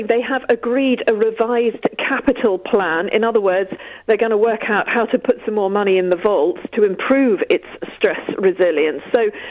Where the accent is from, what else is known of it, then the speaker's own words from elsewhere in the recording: London, United Kingdom; I'm also from Notting Hill, central London, in the sunshine currently.